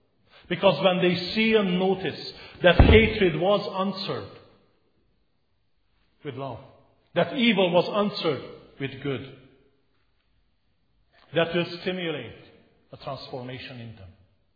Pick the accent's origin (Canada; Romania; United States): Romania; As you know, I come from Romania, where I lived under communist rule, under oppression.